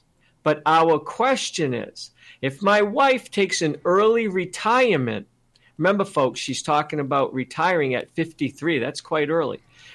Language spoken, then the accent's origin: English; Boston, Massachusetts, United States; accent: Bostonian; now in Colorado, United States; they have picked up on my Bostonian accent. Most of the time when I come out here and I say, hi … I live in Colorado.